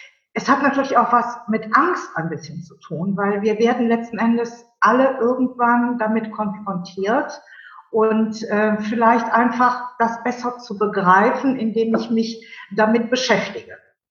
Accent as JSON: {"language": "German", "town": "Cologne", "region": "North Rhine-Westphalia", "country": "Germany", "said": "Und ich bin Kölnerin"}